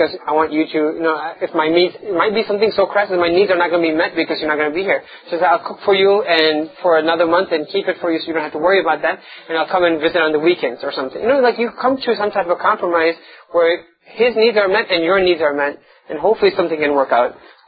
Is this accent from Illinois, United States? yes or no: yes; Chicago, Illinois, United States; I mean, I grew up in Chicago, that's why I know, like Kedzie area and all that.